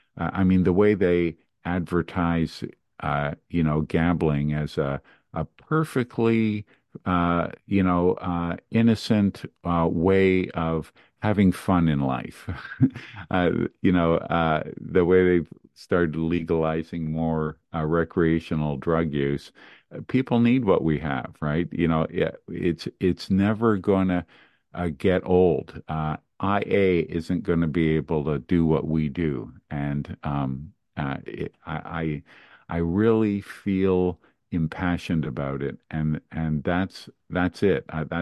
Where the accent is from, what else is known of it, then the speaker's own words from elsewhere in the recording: Montreal, Quebec, Canada; I grew up in Montreal, Canada